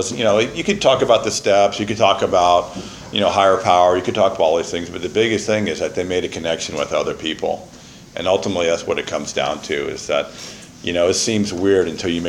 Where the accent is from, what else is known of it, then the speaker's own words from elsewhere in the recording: San Francisco, California, United States; born there; So, but my story is, I was born in San Francisco. I was adopted, born in General Hospital, and always felt different right from the beginning